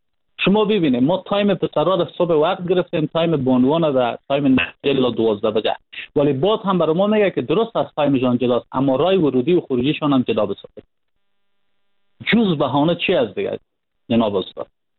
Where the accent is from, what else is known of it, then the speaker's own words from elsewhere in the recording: Panjshir, Afghanistan; ما خودم از پنجشیر هستم،